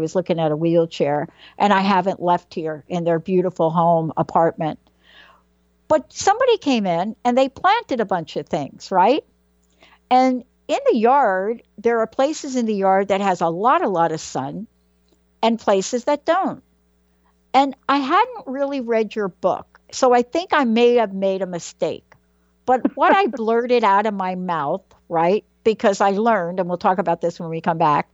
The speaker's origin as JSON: {"language": "English", "town": "New York City", "region": "New York", "country": "United States", "tie": "born there", "said": "So look, I was born in the Bronx, right? Everything is cement."}